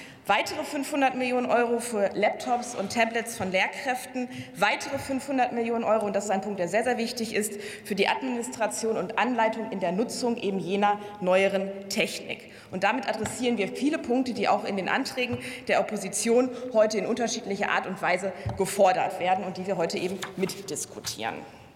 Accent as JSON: {"language": "German", "region": "Lower Saxony", "country": "Germany", "said": "Einige Bundesländer, wie zum Beispiel mein Heimatbundesland Niedersachsen"}